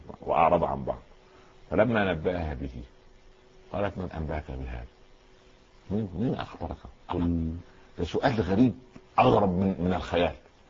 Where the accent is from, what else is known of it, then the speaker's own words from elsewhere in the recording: Upper Egypt, Egypt; خزنه عندنا في الصعيد يعني غرفه داخل غرفه